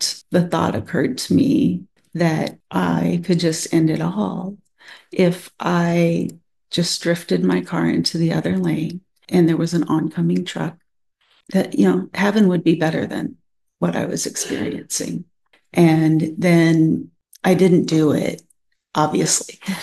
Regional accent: Washington, United States; I grew up on the Olympic Peninsula, the beautiful Olympic Peninsula up in Washington.

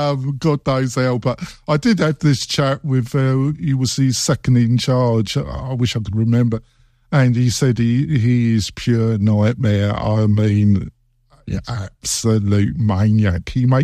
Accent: England, United Kingdom; I'm so English. I'm old. I'm English. I don't get this ever.

